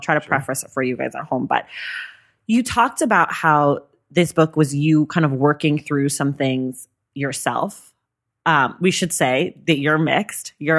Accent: California, United States; I'm a Californian black person.

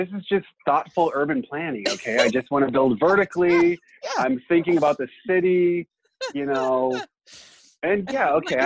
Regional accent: Texas, United States; I grew up in Texas, man, like, and I am not oil money, and there's no relation

